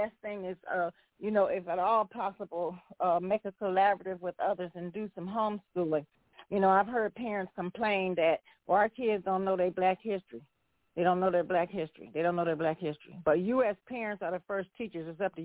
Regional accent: Cleveland, Ohio, United States; Well, I grew up around the Cleveland, Ohio area

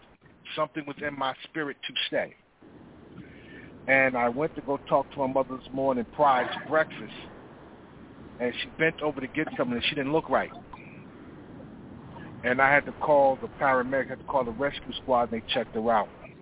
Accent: New Jersey, United States; Yes, I am from New Jersey. I had to make an emergency visit down here to Virginia.

